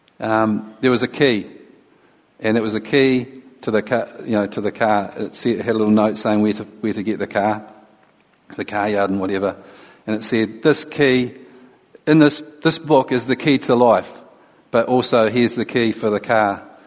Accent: New Zealand; now in Holyhead, United Kingdom; We came from New Zealand about a year, well, it was 3 years and 3 months. We've been in Holyhead for a year and 3 months.

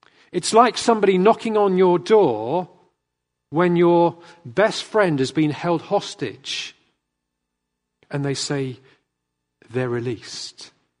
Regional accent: England, United Kingdom; I was a bit afraid. I'm an Englishman, so I don't really want to talk about bank accounts.

